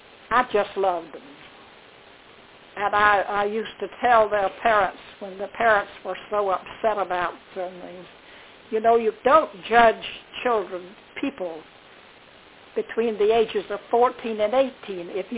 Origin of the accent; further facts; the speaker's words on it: Manning, South Carolina, United States; I taught 2 years in my hometown of Manning, South Carolina.